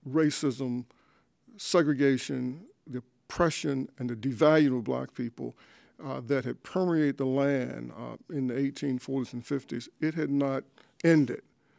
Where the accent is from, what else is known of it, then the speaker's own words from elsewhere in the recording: Charleston, West Virginia, United States; I was born and raised in Edgewood, which was a fairly upscale neighborhood. It's called part of the West Side, but it's on the hillside. It was built as a segregated upper middle class community years ago.